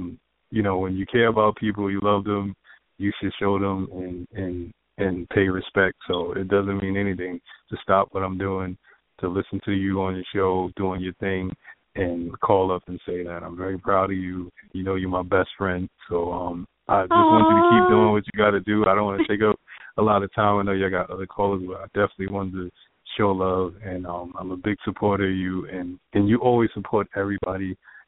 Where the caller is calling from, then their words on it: New York, United States; I'm calling from New York.